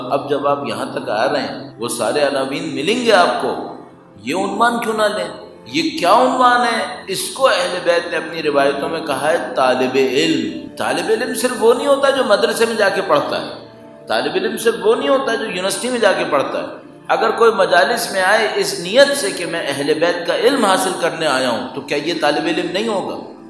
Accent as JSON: {"language": "Urdu", "town": "Karachi", "region": "Sindh", "country": "Pakistan", "said": "ہم تو کراچی والے ہیں، دھماکے بھی ہوتے ہیں، فائرنگ بھی ہوتی ہے، بندے بھی مرتے ہیں"}